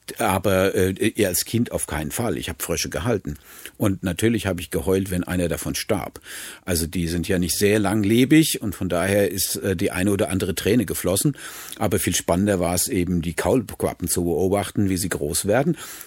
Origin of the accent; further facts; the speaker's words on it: Weilbach, Hesse, Germany; ich bin in Weilbach aufgewachsen, das ist heute ein Stadtteil von Flörsheim, also nicht weit von hier weg, also auf der Mainterrasse gelegen.